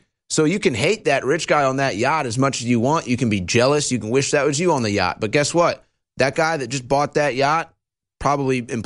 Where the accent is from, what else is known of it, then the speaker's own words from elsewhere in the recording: St. Louis, Missouri, United States; I come from St. Louis that used to have huge manufacturing districts all shut down when the jobs got sent to China.